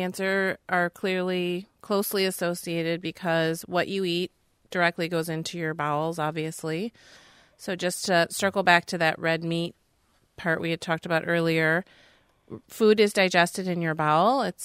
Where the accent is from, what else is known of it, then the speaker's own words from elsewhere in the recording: Manitowoc, Wisconsin, United States; So I grew up in Manitowoc, so shout out to Two Rivers.